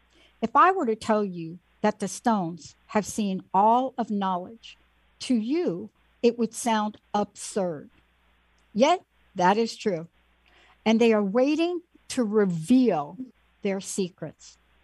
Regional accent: Bronx, New York, United States; I'm not somebody that grew up in this arena. I'm a kid from the Bronx.

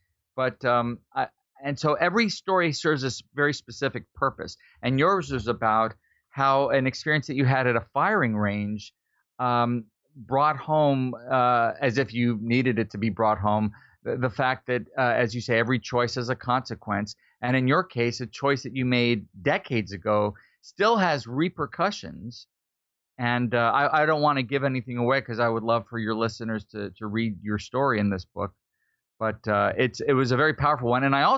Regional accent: San Antonio, Texas, United States; also born or lived in Florida / West Virginia; now in New York City, United States; I live in New York City now, but I grew up in San Antonio and spent a lot of time in Florida and West Virginia before that.

